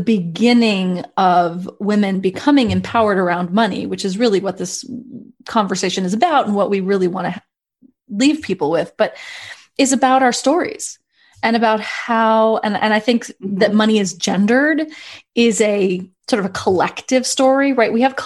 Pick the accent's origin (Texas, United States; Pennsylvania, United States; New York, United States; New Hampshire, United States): New York, United States; New York City; I grew up in New York City where the idea, the myth of wealth, like the most wealthy person in New York City when I was growing up was Donald Trump.